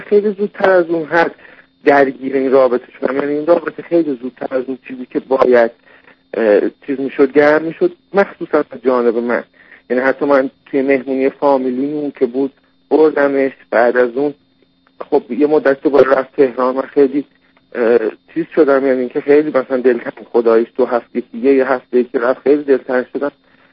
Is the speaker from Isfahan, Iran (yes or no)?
yes; Isfahan, Iran; از اینکه من اصفهانی هستم